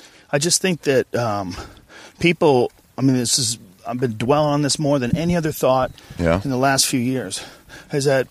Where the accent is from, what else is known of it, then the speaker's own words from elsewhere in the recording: Boston, Massachusetts, United States; I had a buddy when I grew up with in Boston